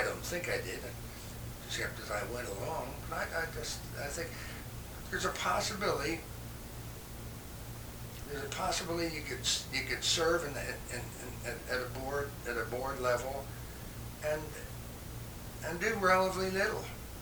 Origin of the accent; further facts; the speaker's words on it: Ireland; And, you know, being Irish and being, I can be so intolerant of people who don't agree with me.